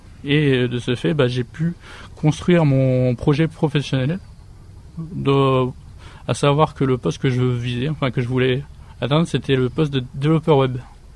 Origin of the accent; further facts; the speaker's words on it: Saint-Martin-d'Hères, Auvergne-Rhône-Alpes, France; Oui, je suis de Saint-Martin-d'Hères.